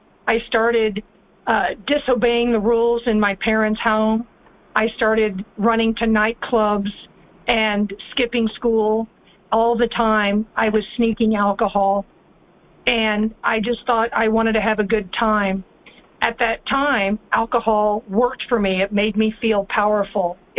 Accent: Texas, United States; I grew up in Texas in the U.S., and I always felt like I didn't fit in, I didn't belong, and I wasn't like other people.

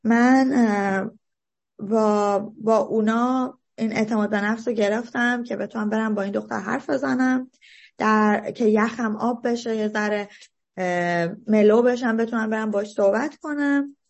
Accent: Los Angeles, California, United States; من توی لس آنجلس بزرگ شدم و همینطور که قبلا گفتم در لحظه تولدم اداپت شدم به وسیله یه خانواده دیگه. خانواده که من توش به دنیا اومدم ایرانی هستن

